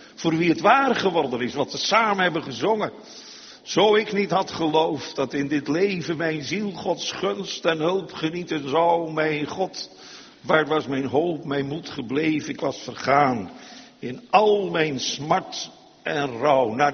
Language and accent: Dutch; Dordrecht, South Holland, Netherlands; Ook in Dordrecht, waar ik vandaan kwam, werd 2 weken geleden een meisje van 7 jaar begraven.